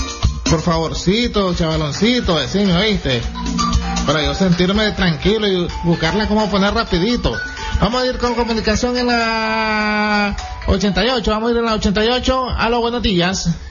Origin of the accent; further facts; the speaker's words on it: Jinotega, Nicaragua; now in Santa Ana, Costa Rica; Me reporto de aquí desde Santa Ana, Costa Rica.